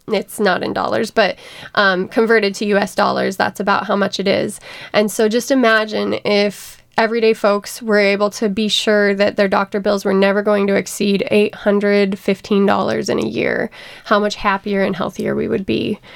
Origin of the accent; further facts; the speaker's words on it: Iowa, United States; So I grew up in Northwest Iowa, a very rural part of Iowa.